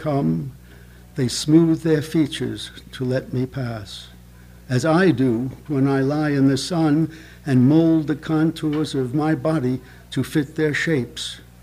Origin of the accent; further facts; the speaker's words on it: New York, United States; I was in New York this past weekend. I was brought up in New York.